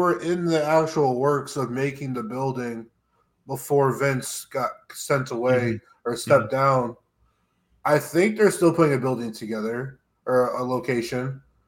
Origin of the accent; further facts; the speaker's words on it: Connecticut, United States; I'm from Connecticut, so and Springfield's not that. It's like a 45 minute ride, right.